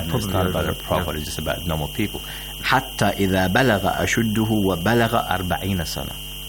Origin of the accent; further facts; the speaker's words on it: Melbourne, Victoria, Australia; Australia.